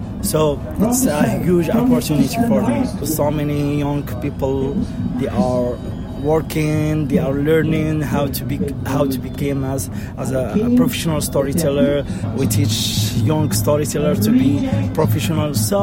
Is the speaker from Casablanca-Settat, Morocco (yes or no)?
no; Sefrou, Fès-Meknès, Morocco; I am a storyteller from Safru.